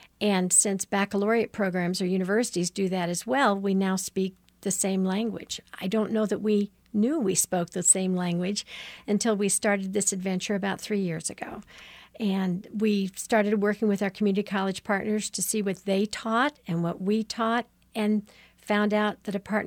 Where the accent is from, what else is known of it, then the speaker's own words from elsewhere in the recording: Missouri, United States; now in Kansas City, United States; Well, I'm from a rural area, from a farm in Missouri, and have lived in Kansas City for 35 years. So I'm very familiar with the Kansas City area and yet have those country roots.